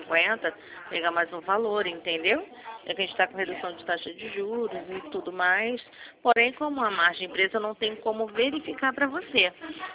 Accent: Caxias do Sul, Rio Grande do Sul, Brazil; sou do município de Caxias do Sul, né?

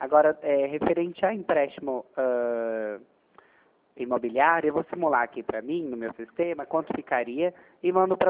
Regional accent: Piracicaba, São Paulo, Brazil; Sou de Piracicaba.

